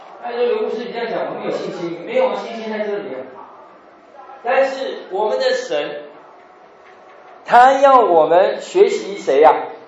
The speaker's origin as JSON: {"language": "Chinese", "region": "Northeast China", "country": "China", "said": "我们从东北来"}